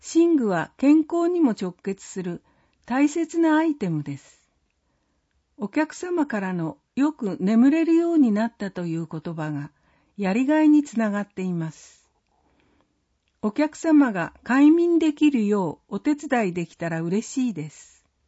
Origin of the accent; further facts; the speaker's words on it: Kimitsu, Chiba, Japan; 自分が生まれ育った君津に住む人や景色をカメラを通して知れる喜びを感じています